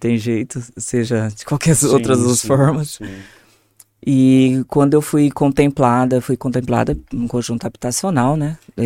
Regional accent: Hortolândia, São Paulo, Brazil; Eu sou de Hortolândia, né? Praticamente nasci e fui criada ali, né? E eu comecei como atleta pela cidade, sou de uma família de atletas.

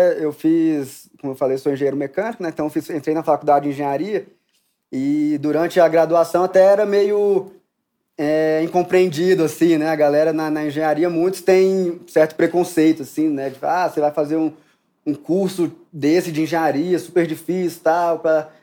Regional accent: Brasília, Federal District, Brazil; eu tenho 30 anos, eu sou formado em engenharia mecânica aqui pela UNB, em Brasília mesmo, sou de Brasília, né?

